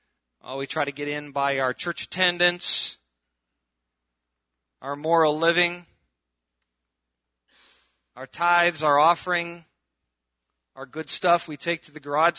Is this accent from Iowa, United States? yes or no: yes; Iowa, United States; I'm from Iowa. We only had like one. It was in a zoo somewhere, I think. Cows, though. Lots of cows.